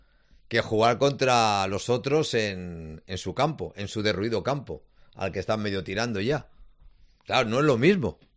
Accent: Monterrey, Nuevo León, Mexico; Yo soy de Monterrey, toda mi vida he estado aquí.

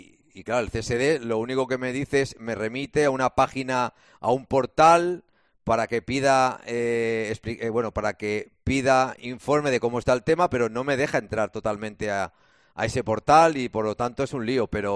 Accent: Spain; No, no, es que yo soy español.

